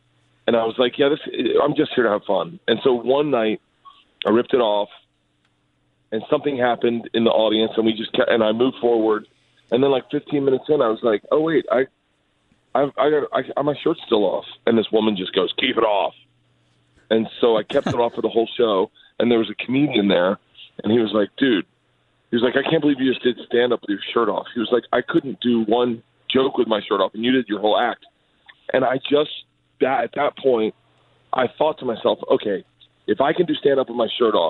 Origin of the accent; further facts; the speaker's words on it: Florida, United States; Growing up in Florida, lightning was super prevalent, you know?